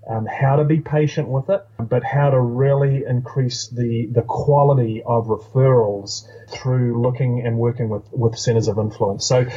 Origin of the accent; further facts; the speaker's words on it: New Zealand; now in United States; As a Kiwi, there's a small New Zealand team going.